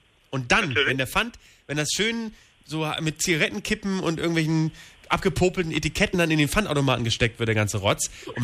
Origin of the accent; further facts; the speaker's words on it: Vaihingen, Baden-Württemberg, Germany; Und ich bin aus Vaihingen in Baden-Württemberg und hier ist es am allerschönsten.